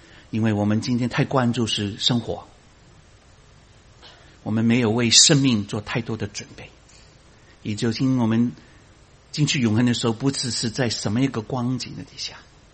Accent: China; now in United States; 反正我们中国人是自己骗自己的，无论政府灌输你给我们信，我们自己道德的精神跟政府所说的其实有分隔，所以什么来到美国有这个空间自由，我们就找信仰，对吗？

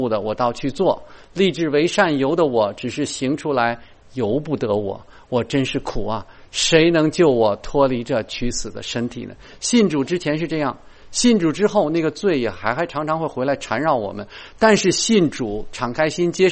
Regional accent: Beijing, China; 我说我这是从小在这长大的，我以前在这儿的地方往西一看呢，一直能看到西山

